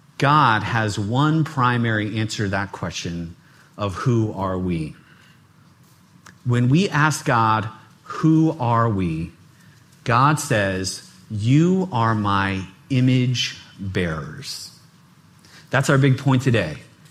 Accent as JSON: {"language": "English", "country": "United States", "said": "But I'm also an American. And I'm also someone who has ancestors in Germany and England."}